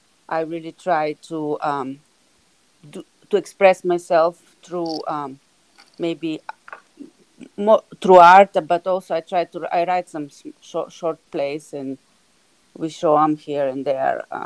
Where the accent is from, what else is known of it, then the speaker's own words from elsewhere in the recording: Serbia; English is a second language; moved away as an adult; now in United States; Yes, I grew up in Yugoslavia that now doesn't exist, and I immigrated to the States when I was 25. I went to college actually, to college in Belgrade.